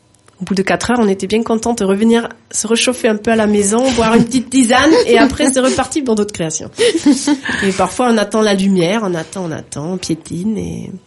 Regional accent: Schaffhausen, Switzerland; French is a second language; Moi, je suis suisse-allemande, je viens de Schaffhausen, au nord de Zurich, un endroit que personne connaît.

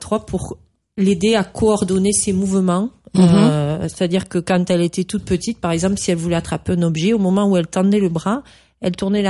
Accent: Nouvelle-Aquitaine, France; Que je suis du Lot-et-Garonne. J'ai beaucoup vécu dans le Lot-et-Garonne dans ma vie.

